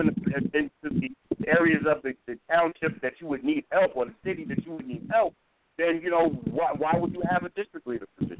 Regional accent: Newark, New Jersey, United States; When I was a kid growing up in Newark, and I remember those great campaigns that went on

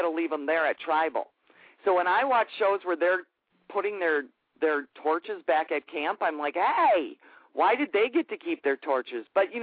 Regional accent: Wisconsin, United States; accent: Minnesota; I'm not quite from the Upers, but I'm from Wisconsin, so I speak the Minnesota speak.

